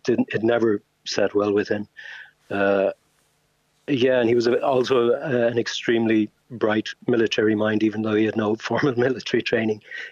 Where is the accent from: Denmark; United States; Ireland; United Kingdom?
Ireland; Newmarket, Munster; Well, the connection to Newmarket, my hometown, is the first one